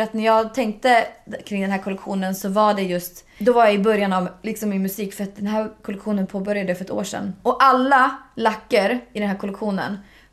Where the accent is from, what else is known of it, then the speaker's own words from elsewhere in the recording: Östersund, Jämtland County, Sweden; på onsdag åker jag till Östersund, alltså, till min hemstad.